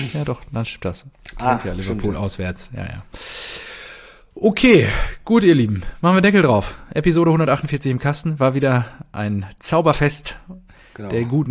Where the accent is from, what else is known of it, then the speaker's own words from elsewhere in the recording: Dortmund, North Rhine-Westphalia, Germany; wir als Dortmunder